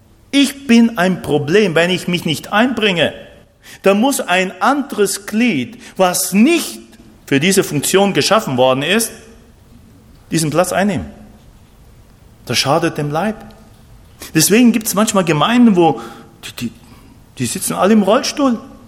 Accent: Argentina; German is a second language; Also bei uns in Argentinien gibt es immer oft Streik und dann streiken die Busse, dann streiken die Züge

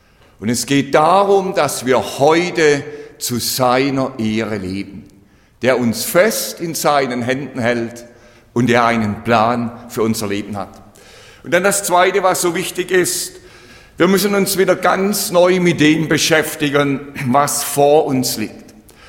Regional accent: Bad Liebenzell, Baden-Württemberg, Germany; Ich bin ja auf dem Missionsberg in Bad Liebenzell aufgewachsen

